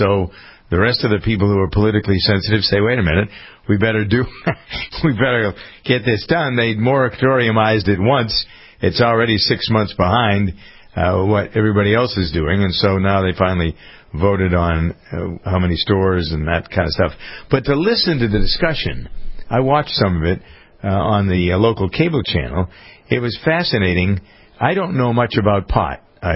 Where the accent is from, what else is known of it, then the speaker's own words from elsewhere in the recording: Framingham, Massachusetts, United States; we brought it down to the local level in my hometown of Framingham